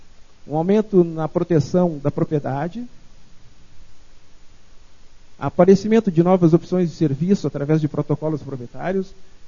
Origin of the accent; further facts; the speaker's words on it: Dourados, Mato Grosso do Sul, Brazil; eu venho lá de Dourados, do interior do Mato Grosso do Sul